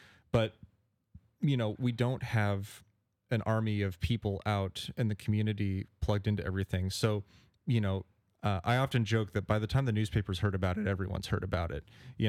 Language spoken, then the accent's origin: English; Federal Way, Washington, United States; now in Vashon, United States; So I grew up in Federal Way, and I was working there recently until I came out here.